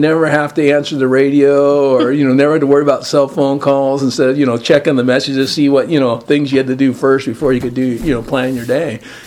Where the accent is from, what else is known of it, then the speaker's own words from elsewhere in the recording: Fort Bragg, California, United States; And then from Tracy, I transferred to my hometown, the North Coast of Mendocino, Fort Bragg.